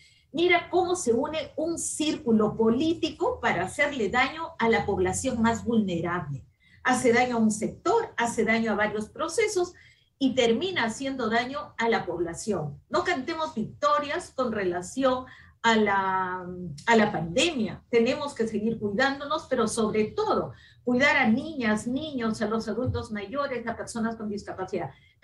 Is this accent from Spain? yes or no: no; Peru; no solucionar los problemas de fondo que tenemos como peruanas y peruanos